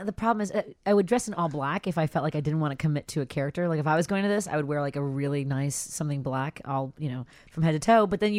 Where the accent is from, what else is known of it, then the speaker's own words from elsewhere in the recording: Chicago, Illinois, United States; first language es; English is a second language; I'm a Chicagoan, so I end many of my sentences with prepositions. And I am also the daughter of an immigrant. My mother's from Mexico, so I don't always commit to the correct pronunciation of many words because I learned Spanish first and then English